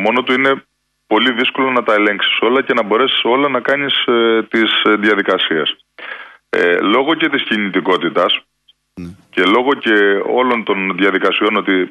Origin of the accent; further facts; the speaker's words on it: Crete, Greece; Επειδή εγώ έρχομαι από την Κρήτη